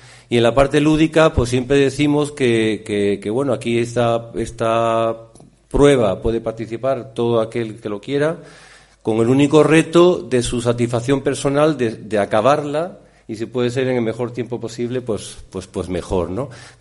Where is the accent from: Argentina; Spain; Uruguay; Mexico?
Spain; Cádiz, Andalusia; now in Cartagena, Spain; Soy natural de Cádiz y, por supuesto, soy nuevo en la ciudad de Cartagena